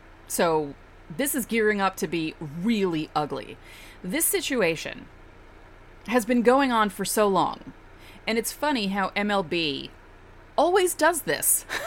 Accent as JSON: {"language": "English", "region": "New York", "country": "United States", "said": "Is that because I'm from New York?"}